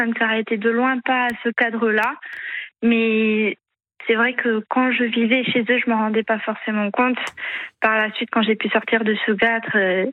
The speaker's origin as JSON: {"language": "French", "country": "Switzerland", "lives_now": "Ajaccio, France", "said": "Non, je suis Suisse."}